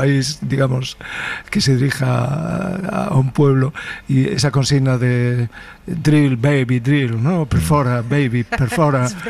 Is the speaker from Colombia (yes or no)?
no; A Coruña, Galicia, Spain; born there; Nací cerca en Monte Alto, donde está la torre, pero después tuvimos nuestra mutación hacia ese extremo y allí pues sí, tuve una, digamos también una parte de vida de niño campesino, ¿no?